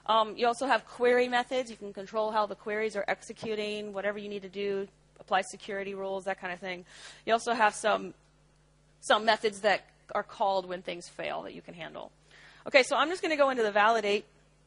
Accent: San Francisco, California, United States; I'm from San Francisco, but usually we only have males and females in the world.

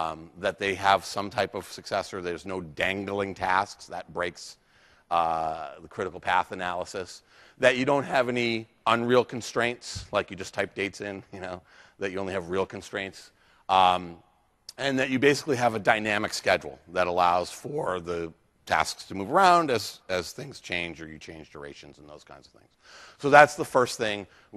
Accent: East Coast, United States; It's beautiful, especially I'm from the East Coast.

